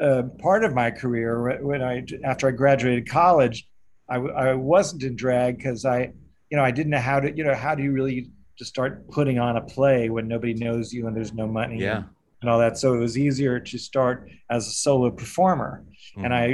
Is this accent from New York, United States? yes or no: yes; New York, United States; and I'm from New York originally. I was born here